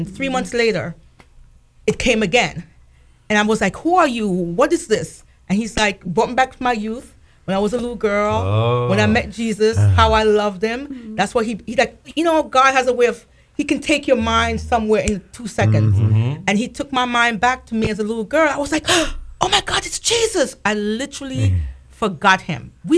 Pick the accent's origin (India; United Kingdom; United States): United States; Bronx, New York; also born or lived in Jamaica; No, my mom sent for us in Jamaica. So we came to America and I lived in the Bronx.